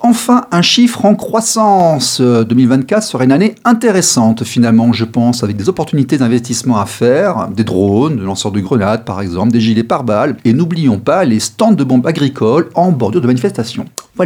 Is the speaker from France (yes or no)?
yes; France; ici, chez nous, en France